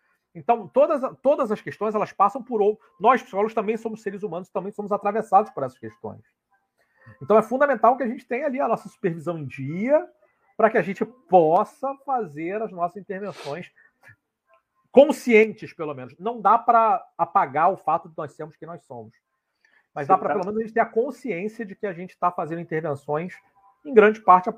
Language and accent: Portuguese; Brazil; todos os pesquisadores brasileiros como eu têm muito contato com os pesquisadores portugueses de Portugal, né?